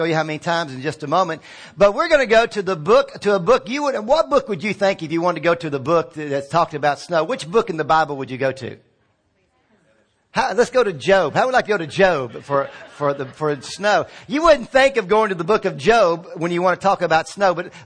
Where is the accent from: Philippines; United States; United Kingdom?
United States; Virginia; I grew up in Virginia, and we loved the wintertime because we knew we could make money.